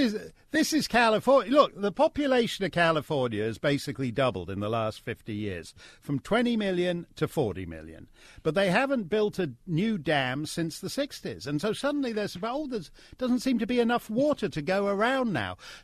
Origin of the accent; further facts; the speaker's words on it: Canada; You know, I say that as a Canadian.